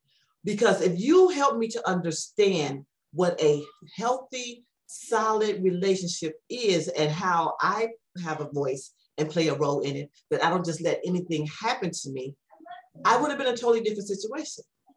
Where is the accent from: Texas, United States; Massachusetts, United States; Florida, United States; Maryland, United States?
Texas, United States; San Antonio; born there; that's how I was born in Texas, and everybody else was born in Gary. So I'm the original Southerner.